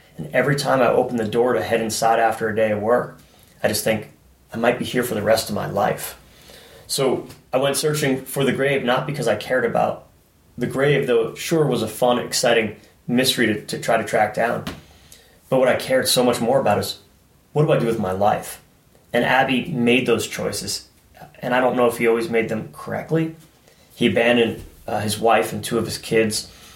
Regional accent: Long Island, New York, United States; No, I grew up on Long Island.

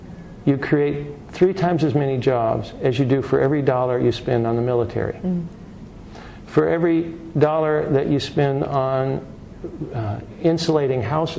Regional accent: Indiana, United States; And Indiana, my home state, is one of the major focuses one of the major centers for the manufacture of these big bus-type recreational vehicles.

